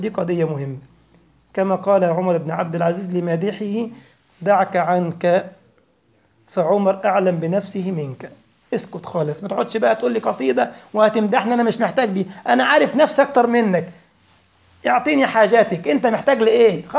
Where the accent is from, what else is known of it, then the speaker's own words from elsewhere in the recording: Egypt; كان بيحكوا لنا كده قديما في بلدنا أيام الإنجليز ما كانوا عندنا في مصر